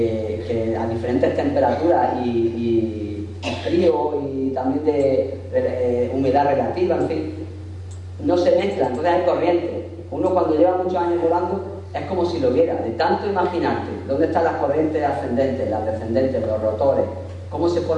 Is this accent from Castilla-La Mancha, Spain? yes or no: no; Granada, Andalusia, Spain; Comencé a volar, pues soy de Granada, comencé a volar en Sierra Nevada.